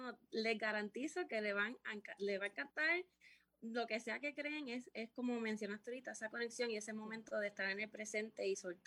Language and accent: Spanish; Aguadilla, Puerto Rico; hace un año abrí un taller aquí en Aguadilla, de donde yo soy